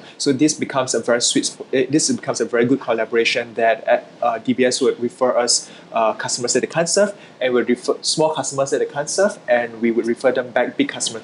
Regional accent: Malaysia; my home country, Malaysia

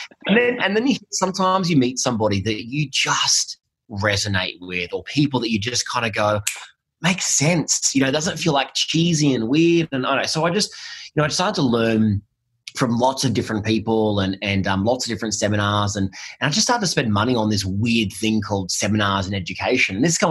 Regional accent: Melbourne, Victoria, Australia; I grew up in Melbourne and, you know, I grew up in an area where, you know, the best you could ever be was like the manager of Safeways, right?

